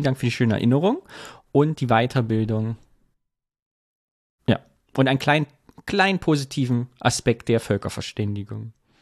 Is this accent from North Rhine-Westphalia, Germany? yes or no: no; Sondershausen, Thuringia, Germany; da von Sondershausen, wo ich herkomme, etwa so knapp 15, 16 Kilometer, also 15 Minuten Fahrt.